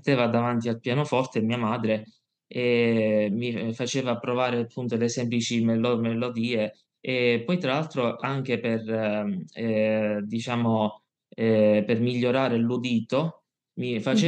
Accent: Gela, Sicily, Italy; born there; Che da Gela, il mio paese di nascita, mi portavano per 3 volte alla settimana a Catania

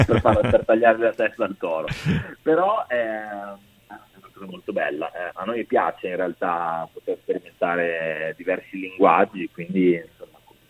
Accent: northern Italy, Italy; now in Rome, Italy; Sono un polentone che vive felicemente a Roma, la città più bistrattata d'Italia.

